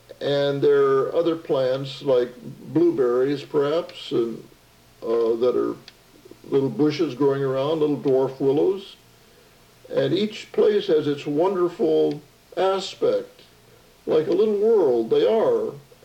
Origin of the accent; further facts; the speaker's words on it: Kansas, United States; born there; And I was born in Kansas, in north central Kansas, and I believe that it seemed like I was getting home.